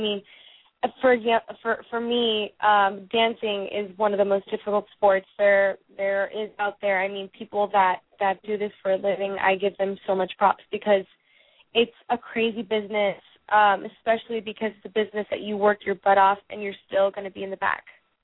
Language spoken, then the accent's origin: English; Miami, Florida, United States; when I was growing up in Miami, there was almost no theatrical auditions.